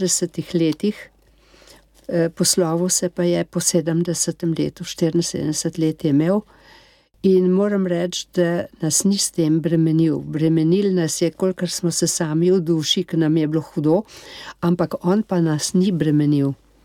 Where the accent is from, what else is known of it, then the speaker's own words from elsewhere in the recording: Sevnica, Lower Sava, Slovenia; born there; To je moj rojstni kraj. Rafko to ni ravno rojstni, ampak vendar je zelo majhen otrok prišel v Sevnico, ki je cela familija sevniška. No, in tako da rada se vračava v Sevnico.